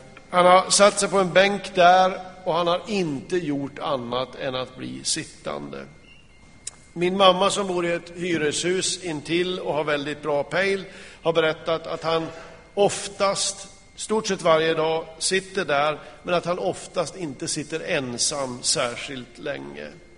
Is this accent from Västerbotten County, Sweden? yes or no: no; Kramfors, Västernorrland County, Sweden; landa i Kramfors, hemma i Kramfors där jag kommer ifrån.